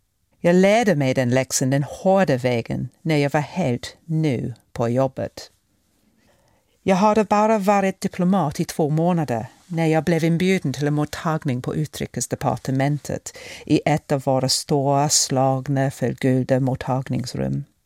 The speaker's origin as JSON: {"language": "Swedish", "region": "South East England", "country": "United Kingdom", "tie": "born or raised there", "said": "Jag växte upp i Buckinghamshire i sydöstra England, på landsbygden men med en fot i huvudstaden."}